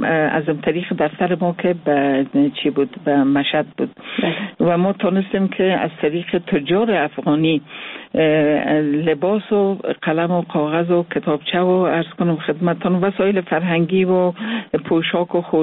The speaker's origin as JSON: {"language": "Persian", "country": "Afghanistan", "said": "ما صادقانه افغان هستیم"}